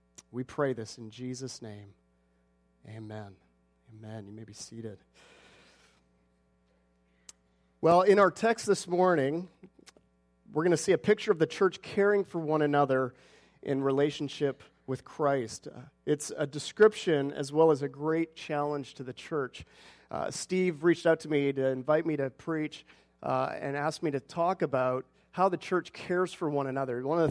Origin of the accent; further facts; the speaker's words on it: Tsawwassen, British Columbia, Canada; moved away as an adult; now in United States; I grew up in Tawasin, and I graduated from Northwest Baptist College out in Langley, near Trinity Western University, and in 2000 moved to the U.S.